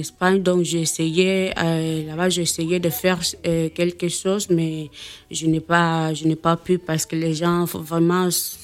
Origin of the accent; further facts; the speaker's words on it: Equatorial Guinea; Je suis de Bibéine.